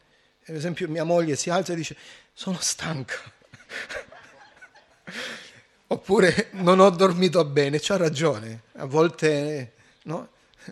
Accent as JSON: {"language": "Italian", "region": "Apulia", "country": "Italy", "said": "Giù da noi, in Puglia, c'è un proverbio che dice che chi si lamenta sta bene"}